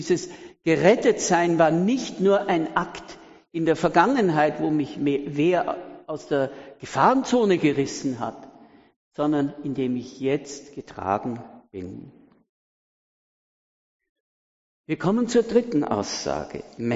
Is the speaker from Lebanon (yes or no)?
no; Austria; Falls ihr es nicht gehört habt, ich bin Österreicher, ja.